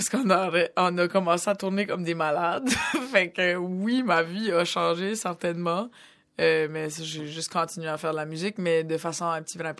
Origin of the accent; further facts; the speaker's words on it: New Brunswick, Canada; Moi, je viens du Nouveau-Brunswick, en fait, qui est comme la province à l'est du Québec. Je suis pas québécois, je suis vraiment acadienne.